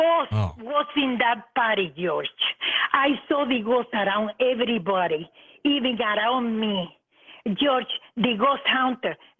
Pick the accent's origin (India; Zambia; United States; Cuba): Cuba; English is a second language; I am from Cuba. We grew up, and my family is a spiritualist, but they're real mediums.